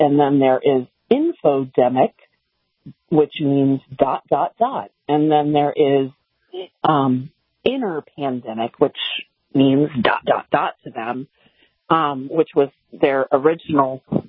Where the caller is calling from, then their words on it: Delaware, United States; I'm calling from Delaware.